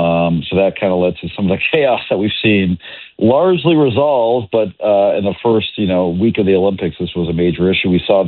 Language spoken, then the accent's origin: English; Canada; As a Canadian myself, I was a little surprised.